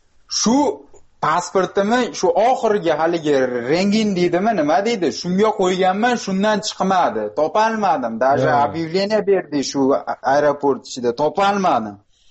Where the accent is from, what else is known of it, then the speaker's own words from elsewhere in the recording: Fergana, Fergana Region, Uzbekistan; now in Moscow, Russia; Farg'onadanman.